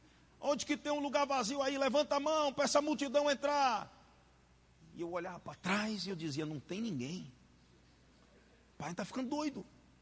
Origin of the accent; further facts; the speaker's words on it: Northeast Region, Brazil; A gente é nordestino e gosta de acordeon.